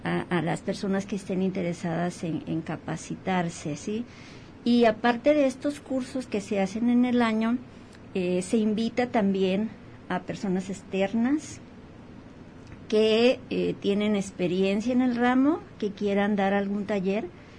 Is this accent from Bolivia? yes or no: no; Mexico; es nuestro deber como mexicanos